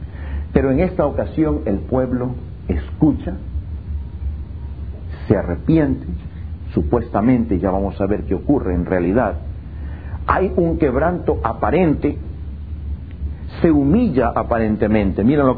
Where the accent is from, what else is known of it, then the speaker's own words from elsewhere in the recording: Ecuador; en mi país, Ecuador, le dicen lágrimas de cocodrilo